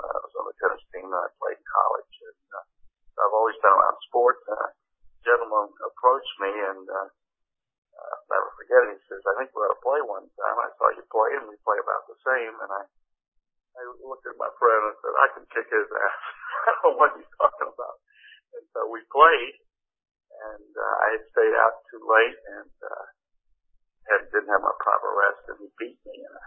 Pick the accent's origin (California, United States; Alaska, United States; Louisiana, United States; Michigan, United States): Louisiana, United States; Alexandria; but I'm really from Alexandria, Louisiana, where right in the middle of the state, about 200 miles northwest of New Orleans.